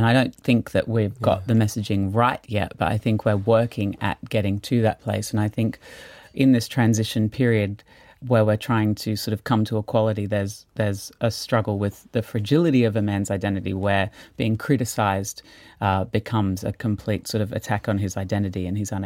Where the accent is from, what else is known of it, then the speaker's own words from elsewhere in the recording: Brisbane, Queensland, Australia; also born or lived in United States; I grew up in Brisbane, Australia in the 80s.